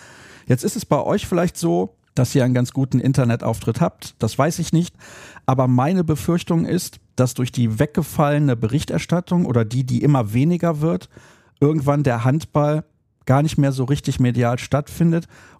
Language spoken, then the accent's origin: German; Solingen, North Rhine-Westphalia, Germany; Und in meiner Heimatstadt in Solingen gab es dann immer, ich glaube dienstags, einen Überblick über den Amateurhandball